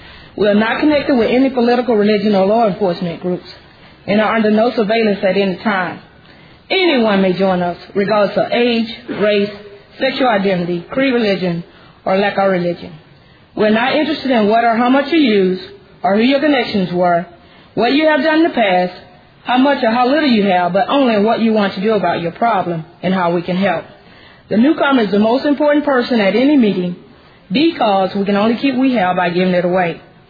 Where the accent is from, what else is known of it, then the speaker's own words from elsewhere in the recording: Atlanta, Georgia, United States; I'm here from Atlanta, Georgia.